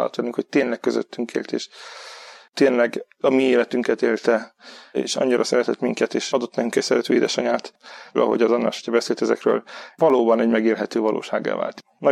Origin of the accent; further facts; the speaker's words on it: Debrecen, Hajdú-Bihar, Hungary; Debrecenben születtem, ott nőttem fel.